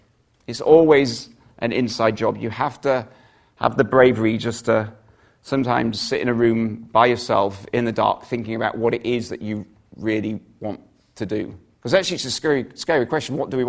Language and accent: English; United Kingdom; we're British. British, there's such an inherent sort of sense of we're not really supposed to sort